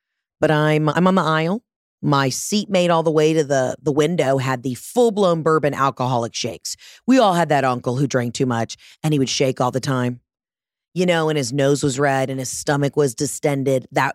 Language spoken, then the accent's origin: English; the South, United States; And again, I'm from the South. I'm not throwing stones at a glass house.